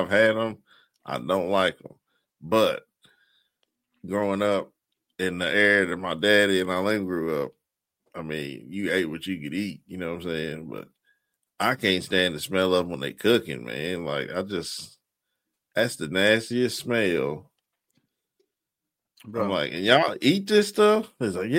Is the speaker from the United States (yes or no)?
yes; the South, United States; Yes, sir. I'm from the South.